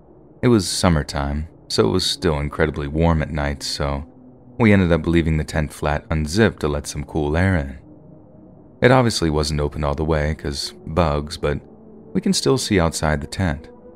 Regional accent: California, United States; I grew up in Northern California in quite a poor rural area.

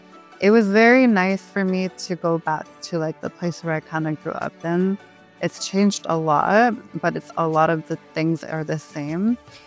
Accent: Kitchener, Ontario, Canada; born there; also born or lived in Quebec City; Okay, so I was born here in Kitchener, Waterloo. I was born in the Grand River Hospital, which was back then called KW Hospital.

